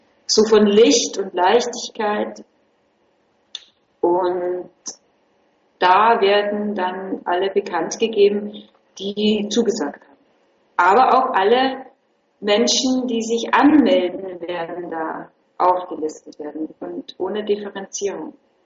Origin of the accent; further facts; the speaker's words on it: Vienna, Austria; now in Berlin, Germany; Ich bin aus Wien, ja.